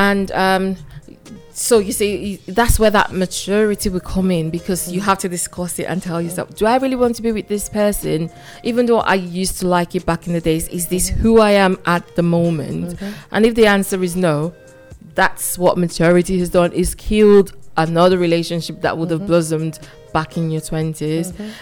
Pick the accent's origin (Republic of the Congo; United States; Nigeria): Nigeria; now in Manchester, United Kingdom; Being a Nigerian, whether here in Manchester or in the general diaspora